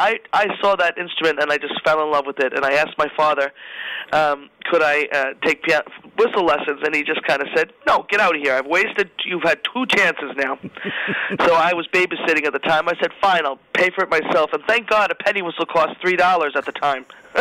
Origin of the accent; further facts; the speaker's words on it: New York City, New York, United States; I'm from New York. I was born in the Bronx, believe it or not.